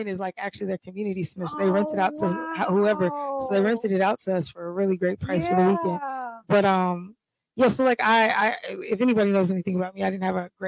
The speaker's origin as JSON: {"language": "English", "town": "Atlanta", "region": "Georgia", "country": "United States", "said": "I'm from the South side. So I just love all of Atlanta except for the North side."}